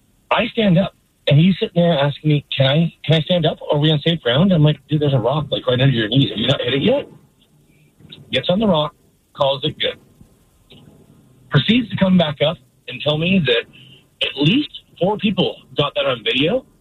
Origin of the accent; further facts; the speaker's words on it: San Diego, California, United States; Now, mind you, I grew up in San Diego, a surfer, a water polo player, a lifeguard.